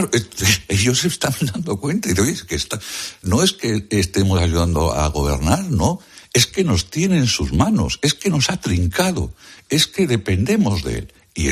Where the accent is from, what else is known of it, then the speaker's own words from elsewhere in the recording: Spain; mi país, en España